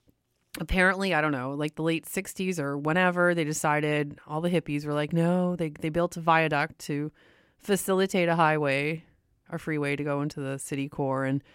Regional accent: Windsor, Ontario, Canada; I've done my time in Vancouver. I've been, like I said, here 20 years, and I'm from Windsor, Ontario, and I have spent a lot of time in Detroit. I worked there, I went to school there, etc.

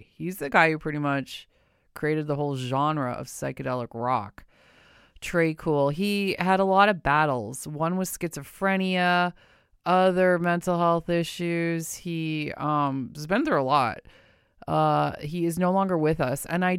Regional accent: Windsor, Ontario, Canada; I grew up in Windsor across the river.

